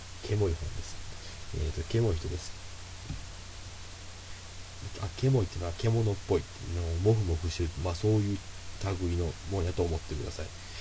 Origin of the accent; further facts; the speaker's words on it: Wakayama, Japan; 僕ら和歌山県の白浜から来てるんですよ。地元一緒です。